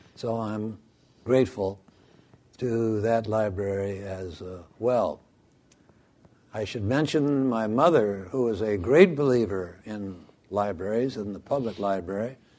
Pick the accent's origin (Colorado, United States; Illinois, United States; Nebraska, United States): Nebraska, United States; Lincoln; it's the history of my growing up in Lincoln, Nebraska, my education, the development of my ideas and conscience.